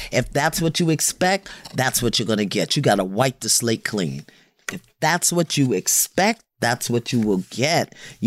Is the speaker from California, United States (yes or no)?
no; Brooklyn, New York, United States; I come from Brooklyn. I'm bold like that.